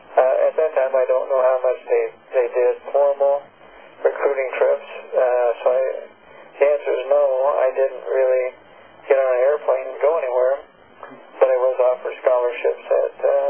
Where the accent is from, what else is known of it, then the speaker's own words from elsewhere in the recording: Hastings, Nebraska, United States; I was born in Hastings, Nebraska, in 1937, and lived there most of my early life